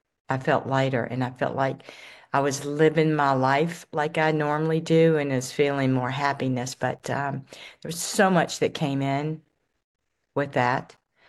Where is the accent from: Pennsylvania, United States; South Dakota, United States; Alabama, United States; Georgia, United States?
Georgia, United States; Atlanta; born there; I was born in Atlanta, Georgia